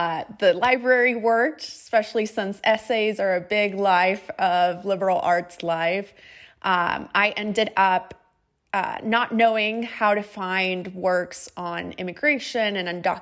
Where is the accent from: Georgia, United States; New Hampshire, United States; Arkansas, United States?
Georgia, United States; I grew up in Georgia. I always knew that I was undocumented.